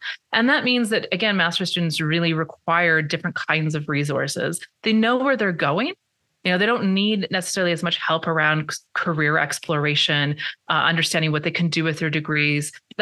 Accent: Canada; also born or lived in United States; so I'm Canadian and I studied in the States

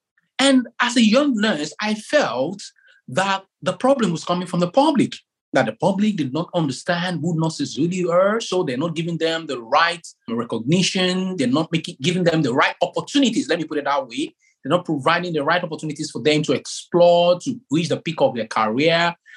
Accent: Nigeria; And, I come from Africa, precisely from Nigeria.

